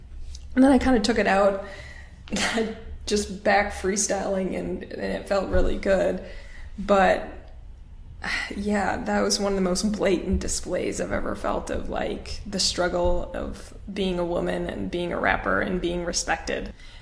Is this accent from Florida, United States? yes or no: no; Fargo, North Dakota, United States; I grew up as a biracial kid amongst mostly white community in Fargo, North Dakota. My mom was born and raised in the Philippines.